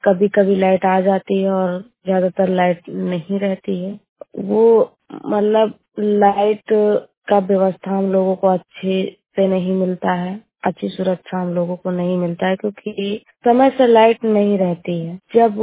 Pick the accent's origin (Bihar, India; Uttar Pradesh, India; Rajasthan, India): Uttar Pradesh, India; Bhagwanpur; मैं ग्राम भगवानपुर भाषाई के रहने वाली हूँ और ब्लॉक जमनाहा, डिस्ट्रिक्ट सरावस्ती।